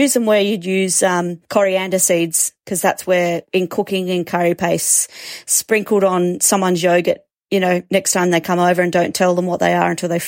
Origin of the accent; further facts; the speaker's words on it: Australia; Everyone's going to be proud of being Australian and of our cultural past and our future and our possibility moving into the future.